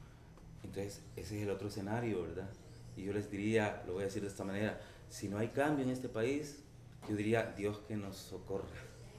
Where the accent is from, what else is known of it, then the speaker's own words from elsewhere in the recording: El Salvador; es el mejor escenario que podríamos tener como salvadoreños y como salvadoreñas.